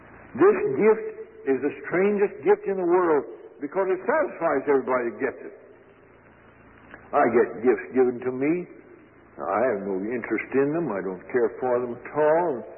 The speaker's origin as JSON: {"language": "English", "town": "Aurora", "region": "Indiana", "country": "United States", "tie": "born there", "said": "I was told I was born in Aurora, Indiana."}